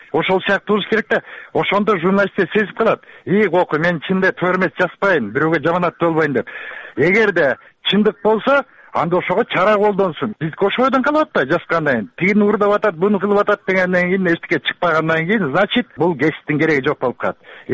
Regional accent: Naryn, Naryn Region, Kyrgyzstan; Нарындан болом

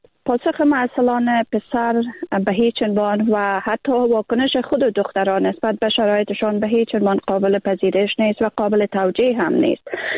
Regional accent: Afghanistan; moved away; از ماهایی که در بیرون از افغانستان هستیم

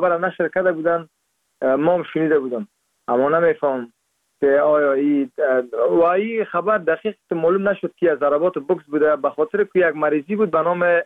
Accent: Siahgerd, Parwan, Afghanistan; moved away as an adult; now in United States; در سال 1373 در استولی سیاوگرد ولایت پروان متولد شدیم و دوره لیسه را از مکتب سید ناصری فارغ شدیم

